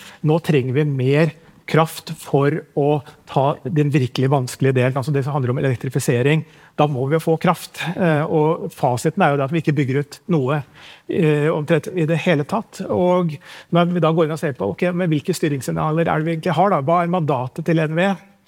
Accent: Lillehammer, Innlandet, Norway; vi skal ha en vei fra Oslo til min hjemby Lillehammer

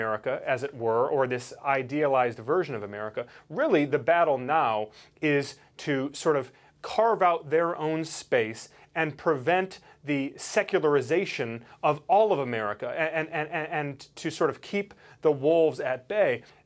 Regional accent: Brighton, Michigan, United States; Bill Bolin actually leads a church in my hometown in Brighton, Michigan.

